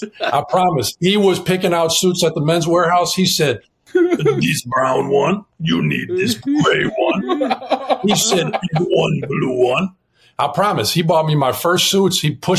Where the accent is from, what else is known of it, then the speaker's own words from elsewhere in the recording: Milwaukee, Wisconsin, United States; it was also growing up in Milwaukee, it was Ray Allen and it was Michael Redd.